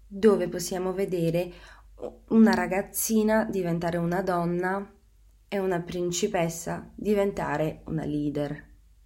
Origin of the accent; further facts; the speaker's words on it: Sofia, Sofia City, Bulgaria; Italian is a second language; ho 24 anni, sono nata e cresciuta a Sofia, la capitale della Bulgaria